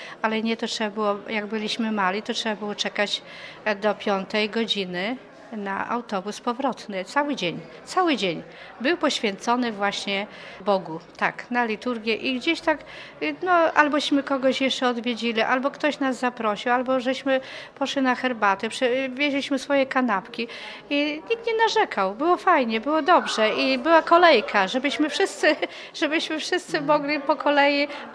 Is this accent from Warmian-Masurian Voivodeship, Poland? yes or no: yes; Warmian-Masurian Voivodeship, Poland; ja też wyrosłam w parafii grecko-katolickiej na Mazurach, też dzieciństwo już miałam w tej cerkwi